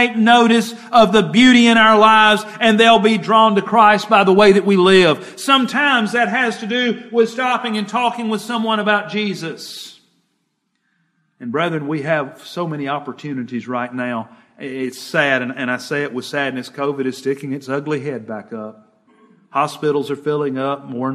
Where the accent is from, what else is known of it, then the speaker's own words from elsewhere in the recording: Piedmont, Alabama, United States; I grew up in Calhoun County, Piedmont. little small town there.